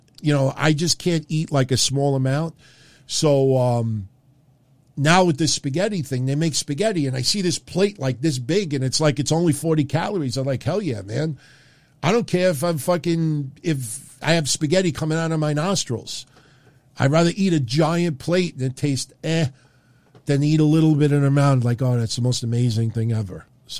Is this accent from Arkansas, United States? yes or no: no; New York, United States; listen, I'm from New York, so I'm a little biased about New York fans